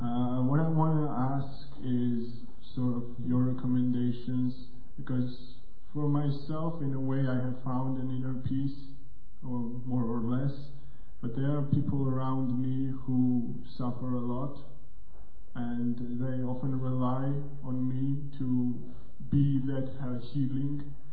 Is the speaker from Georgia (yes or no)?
yes; Georgia; English is a second language; I'm coming from Georgia, which is very far and predominantly Christian country.